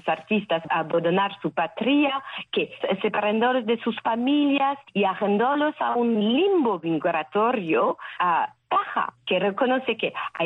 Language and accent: Spanish; France; accent: French; Spanish is a second language; mi país, que puedes escuchar con mi acento francés muy fuerte